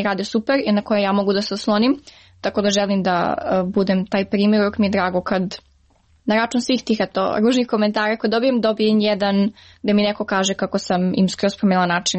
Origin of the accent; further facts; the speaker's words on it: Niš, Southern and Eastern Serbia, Serbia; now in United States; imam loš akcenat kad pričam engleski, imam akcenat kad pričam srpski, što sam iz Niš